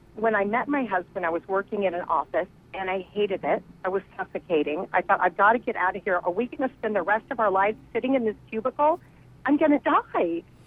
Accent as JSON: {"language": "English", "region": "Kansas", "country": "United States", "said": "I am from Kansas, and I was raised."}